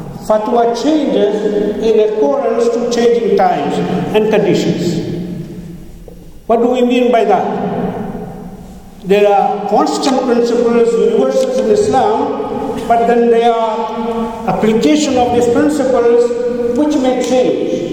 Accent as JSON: {"language": "English", "region": "South India", "country": "India", "said": "I'm coming from a Shafi background. I come from South India. I was raised as a Shafi. I was trained as an alim in the Shafi school."}